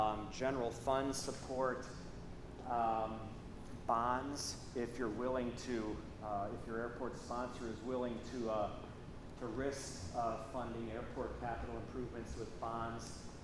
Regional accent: Chicago, Illinois, United States; I'm originally from the Chicago area. My dad worked for United Airlines. I was an airline brat.

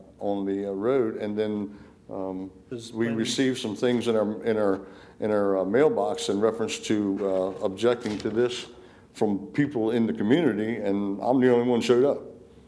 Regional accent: Delaware, United States; but I'm from Sussex County, so it's.

